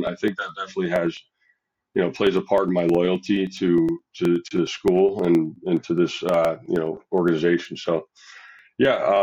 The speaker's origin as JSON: {"language": "English", "town": "Baltimore", "region": "Maryland", "country": "United States", "said": "I'm from Baltimore, Maryland. I moved up here in the fall of 2012 for my freshman year, and I have been here ever since."}